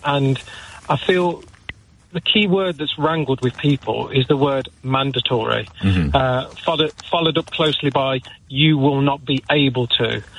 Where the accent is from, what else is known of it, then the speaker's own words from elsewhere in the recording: United Kingdom; born there; In terms of, as a British citizen here, born here, I have my passport, I have my driving licence, my birth certificate and my national insurance number.